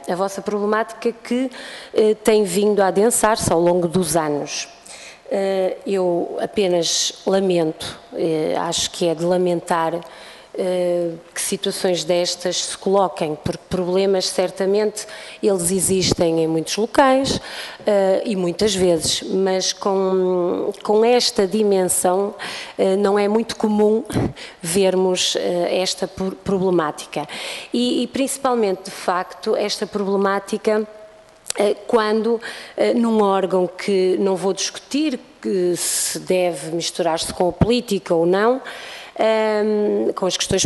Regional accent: Vila Nova de Cerveira, Norte, Portugal; sou de Vila Nova de Cerveira, portanto sei muito bem a que é que vocês se referem

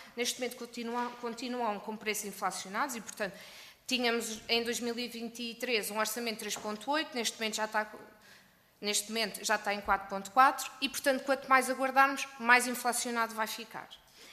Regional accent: Portugal; como contribuintes, como portugueses.

